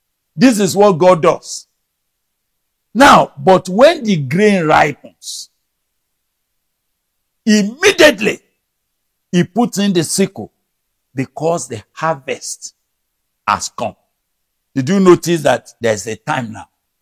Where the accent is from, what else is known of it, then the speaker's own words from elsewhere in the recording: Nigeria; born there; I've never known any time that changed since I was born in Nigeria.